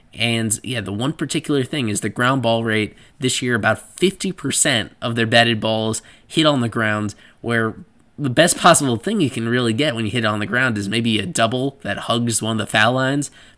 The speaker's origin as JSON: {"language": "English", "town": "New Rochelle", "region": "New York", "country": "United States", "tie": "born or raised there", "said": "It's just a few cities over from where I grew up in New Rochelle, New York."}